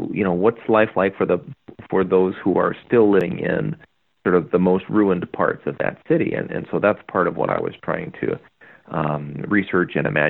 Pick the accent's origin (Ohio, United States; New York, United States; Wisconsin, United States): Wisconsin, United States; Milwaukee; Memphis as a city actually shares a lot in common with my hometown in Milwaukee